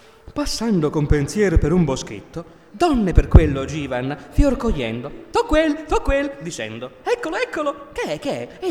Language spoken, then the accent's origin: Italian; Capua, Campania, Italy; born there